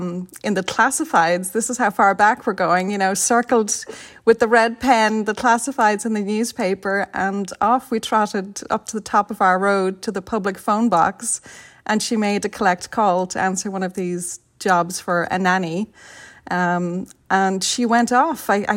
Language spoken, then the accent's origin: English; Phibsborough, Leinster, Ireland; But no, I'm from Phibsborough, not a stone's throw from Cabra. And I followed my childhood friend here.